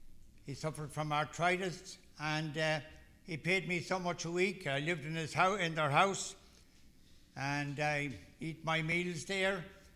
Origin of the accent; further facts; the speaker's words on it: Ireland; I was born and raised in Ireland a few years ago. And I grew up there.